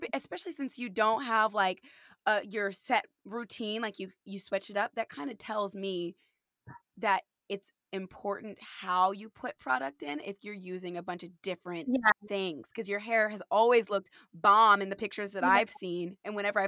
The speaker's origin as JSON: {"language": "English", "region": "California", "country": "United States", "tie": "born or raised there", "said": "Like, I grew up in California and my friends, we were always trying to be darker."}